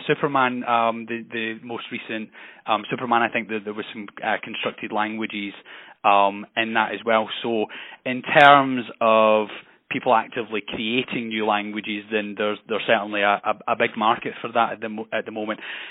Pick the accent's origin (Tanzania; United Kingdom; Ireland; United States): United Kingdom; Scotland; accent: Scottish; now in Birmingham, United Kingdom; just outside Glasgow, but I've been down in Birmingham now. I'll be 8 years in April, but I still have my Scottish accent, so I've not quite yet picked up a Brummie accent yet.